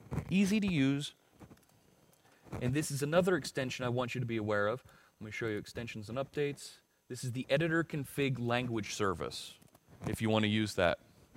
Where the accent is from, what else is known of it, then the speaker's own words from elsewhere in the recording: Philadelphia, Pennsylvania, United States; I'm from Philly. You're not allowed to boo me, okay? We know about boo birds in Philly, let me tell you.